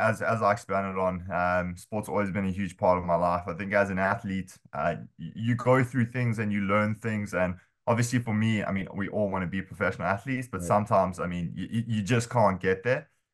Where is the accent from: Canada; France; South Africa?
South Africa; now in United States; I mean, I think you can hear from my accent, not originally from the US. Was born and bred in South Africa.